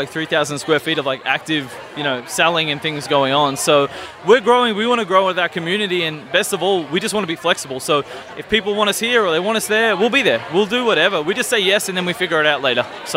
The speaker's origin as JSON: {"language": "English", "town": "Melbourne", "region": "Victoria", "country": "Australia", "moved": "as an adult", "lives_now": "St. Louis, United States", "said": "So originally from Melbourne, Australia. Long story short, I was an exchange student back in 2006 at Drury in Springfield, Missouri. Fast forward X amount of years, my wife is American, I have a little boy, I live here now in St."}